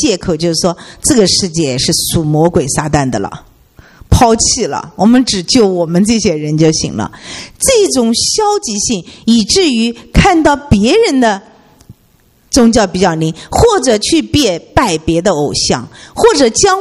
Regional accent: China; 我们是中国的文化是一个比较绝望的文化

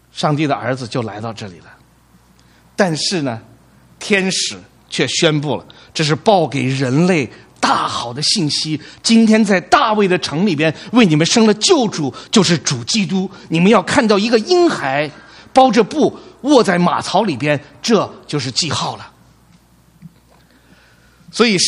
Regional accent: Lanzhou, Gansu, China; born there; 我觉得为什么我爸爸妈妈把我生在兰州，你知道为什么没有把我生在白宫？

